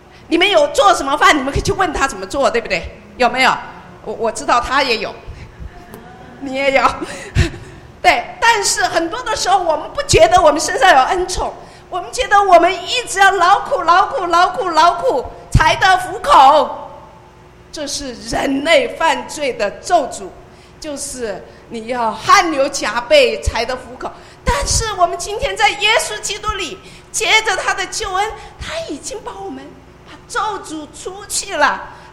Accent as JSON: {"language": "Chinese", "country": "China", "said": "我们中国人说福是什么？一种满足，对不对？"}